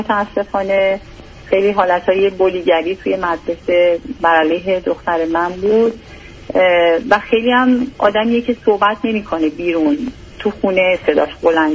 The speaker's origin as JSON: {"language": "Persian", "country": "Iran", "moved": "yes", "said": "ما از ایران اومدیم،"}